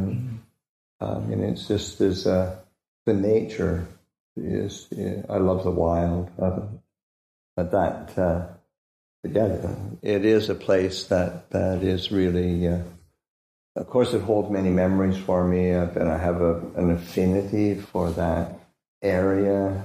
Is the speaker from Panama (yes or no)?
no; Canada; because I grew up in Canada, so I was very suspicious of Americans.